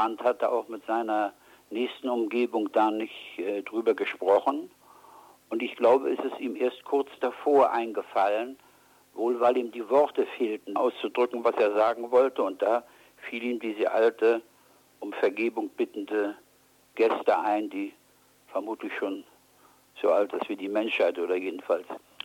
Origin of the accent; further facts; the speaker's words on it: Gdansk, Pomeranian Voivodeship, Poland; moved away; Ich bin selbst aus Danzig, ich weiß also, welche Gefühle dort jemanden, der von dort vertrieben worden ist, bewegen.